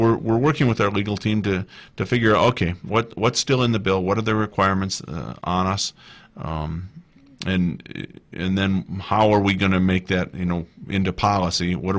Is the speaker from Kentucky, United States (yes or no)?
no; Milwaukee, Wisconsin, United States; I'm from Milwaukee, Wisconsin area originally